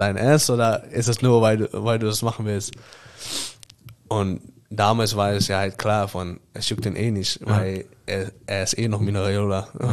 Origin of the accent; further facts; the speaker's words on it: Amsterdam, North Holland, Netherlands; German is a second language; Ich komme aus Amsterdam, ich bin aufgewachsen mit Brian Brobby.